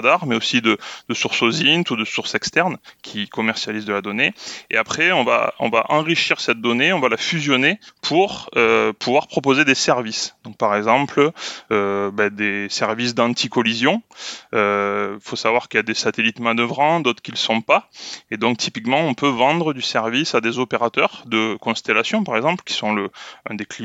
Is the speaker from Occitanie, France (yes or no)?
yes; Toulouse, Occitanie, France; j'ai 40 ans, je suis de Toulouse.